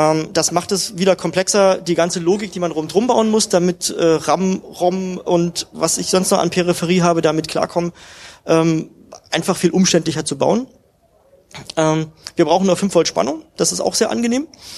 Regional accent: Germany; Ich bin auf der östlichen Seite des Eisernen Vorhangs groß geworden in der DDR.

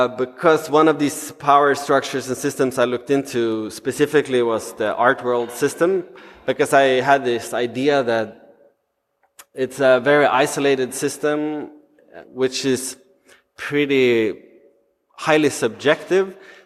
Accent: Sweden; now in Amsterdam, Netherlands; I come from Sweden, currently based in Amsterdam and Berlin

